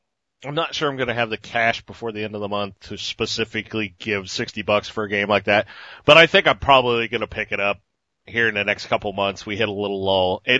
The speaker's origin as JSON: {"language": "English", "region": "California", "country": "United States", "tie": "born or raised there", "said": "And he's licensed to practice here in California, my home state."}